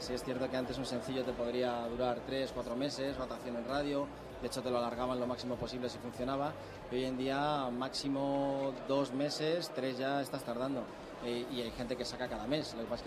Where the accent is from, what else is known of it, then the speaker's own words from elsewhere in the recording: Madrid, Community of Madrid, Spain; also born or lived in Mexico City, Mexico; como somos de Madrid, aunque nos conocimos en México